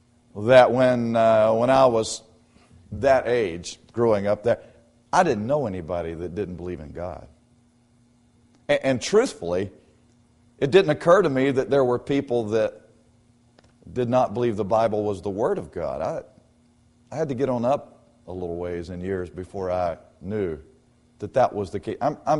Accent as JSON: {"language": "English", "town": "Dothan", "region": "Alabama", "country": "United States", "tie": "born or raised there", "said": "I grew up in South Alabama, in Dothan, Alabama."}